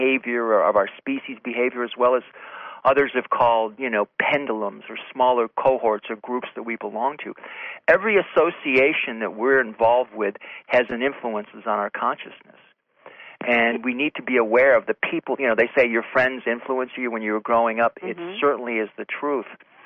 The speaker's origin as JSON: {"language": "English", "town": "Syracuse", "region": "New York", "country": "United States", "tie": "born or raised there", "said": "I ended up coming back home to where I grew up in Syracuse in 2000, in the home, small home that I grew up"}